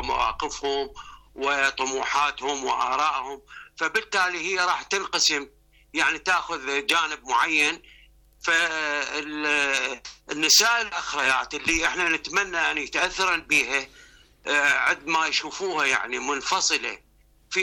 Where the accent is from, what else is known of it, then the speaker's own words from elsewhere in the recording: Iraq; عندنا بالعراق